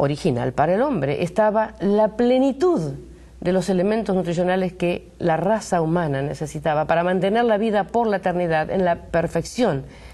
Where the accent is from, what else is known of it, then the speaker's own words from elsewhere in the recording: Argentina; now in United States; Bueno, venimos de Argentina y ya hace 4 años que estamos aquí en Estados Unidos.